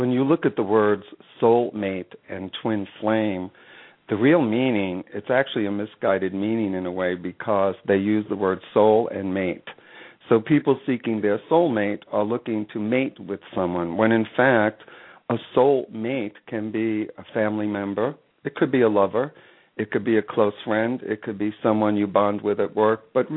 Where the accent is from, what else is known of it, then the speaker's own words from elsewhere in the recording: New York City, New York, United States; My family, we're from New York City